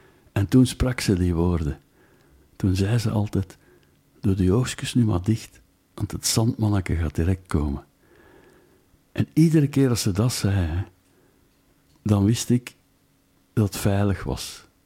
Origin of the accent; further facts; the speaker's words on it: Flemish Brabant, Belgium; Prille teenager in dat dorpje nabij Leuven, waar ik geboren ben, waar ik woonde bij mijn ouders.